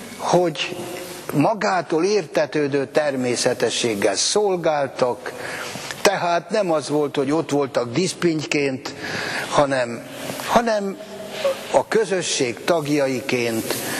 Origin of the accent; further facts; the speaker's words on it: Hungary; Magyarok vagyunk.